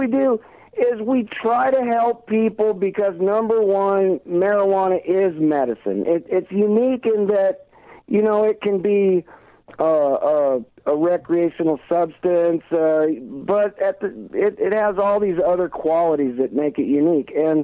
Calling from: California, United States; Well, I'm in way Northern California, further than the wineries, you know, way up here by the Oregon border, in the Emerald Triangle in Trinity County.

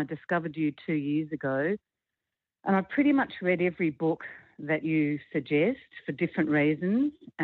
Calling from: Australia; I'm calling from Australia with my funny accent.

